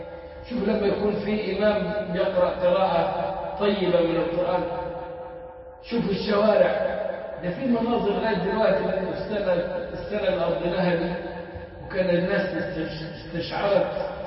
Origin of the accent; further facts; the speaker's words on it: Egypt; وكانت فكره موجوده عندنا في مصر منتخبه من الكويت